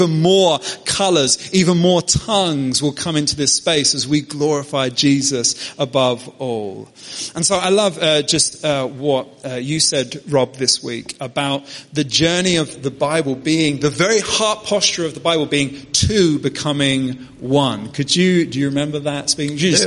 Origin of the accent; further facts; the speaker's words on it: England, United Kingdom; I'm from England. Could you facilitate me having a passport photo?